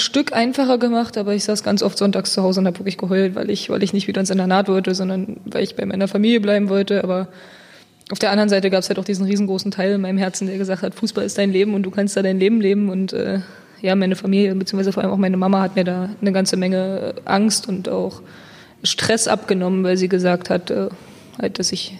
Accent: Saxony-Anhalt, Germany; also born or lived in Cologne; Ah ja, ich komme aus Sachsen-Anhalt. Also ich bin geboren in Köln und bin aber aufgewachsen in Sachsen-Anhalt und habe dann da in Dessau beim SV Germania 08 Roßlau angefangen, Fußball zu spielen, also weiter Fußball zu spielen angefangen habe ich in Saarbrücken. Ja, bin in Dessau mittlerweile auch wieder wohnhaft.

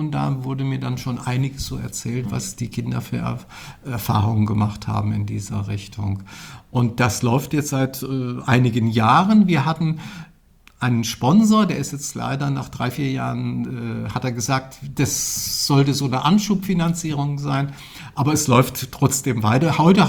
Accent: Frankfurt, Hesse, Germany; now in Rotenburg an der Fulda, Germany; Ich wohne noch nicht lange hier in Rothenburg, an der Fulda ist das. Ja. Ich komme aus Frankfurt.

